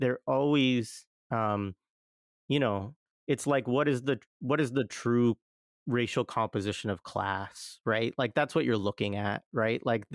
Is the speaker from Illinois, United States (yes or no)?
no; Oregon, United States; And I think about that a lot because I grew up in Southern Oregon, right? And like, the, you know, like the opioid epidemic, meth, like all that shit, like hit that area hard.